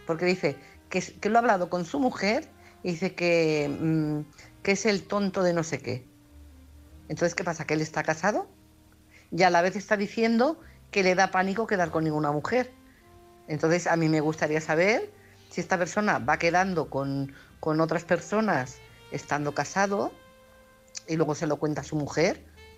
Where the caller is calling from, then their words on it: Barcelona, Catalonia, Spain; corresponsal de Barcelona